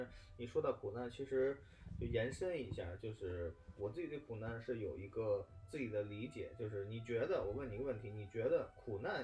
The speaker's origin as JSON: {"language": "Chinese", "region": "Beijing", "country": "China", "tie": "born or raised there", "said": "可能你在北京，我守着北京，我就是北京土著"}